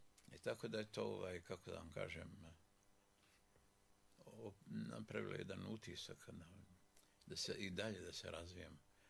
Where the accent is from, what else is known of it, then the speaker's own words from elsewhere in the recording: Drvar, Federation of Bosnia and Herzegovina, Bosnia & Herzegovina; also born or lived in Grahovo; ja sam odrastao rođenom u Grahovu, odrastao u Drvaru